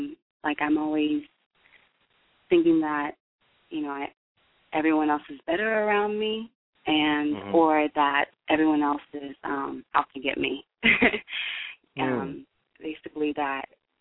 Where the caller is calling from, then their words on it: Brooklyn, New York, United States; I'm calling from Brooklyn.